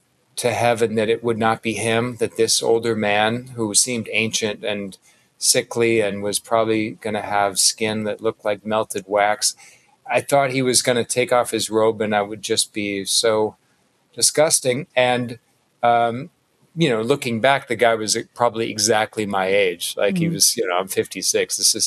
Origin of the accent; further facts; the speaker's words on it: Midwest, United States; One, I grew up in the Midwest